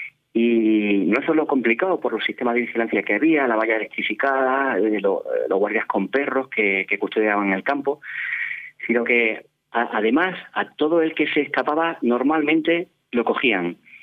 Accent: Extremadura, Spain; porque yo soy extremeño

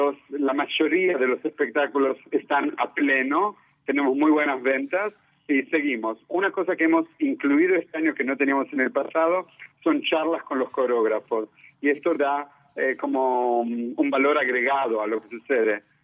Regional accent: Argentina; accent: Argentine; no como el mío que sigue siendo argentino

